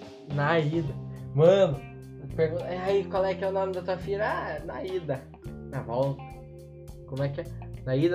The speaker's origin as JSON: {"language": "Portuguese", "region": "Rio Grande do Sul", "country": "Brazil", "said": "Ah, desculpa. Porque eu sou gaúcho, né?"}